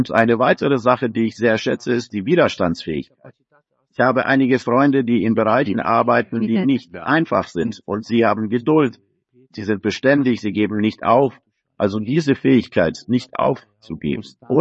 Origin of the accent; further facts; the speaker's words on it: Italy; Ich komme aus Italien, das Unternehmen wird vererbt.